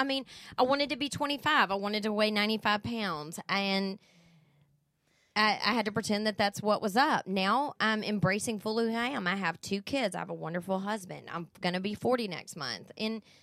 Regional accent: the South, United States; now in Seattle, United States; I think I'm from the South. I'm from the Bible Belt. I mean, it's like if you didn't love Jesus, then you were awful. And I moved to Seattle

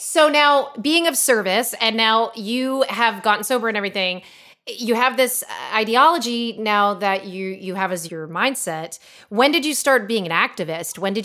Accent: East Coast, United States; I grew up in the East Coast and we had certain people represented and I grew up in the theater.

